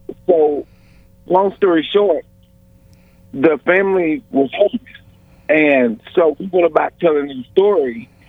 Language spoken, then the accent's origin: English; Texas, United States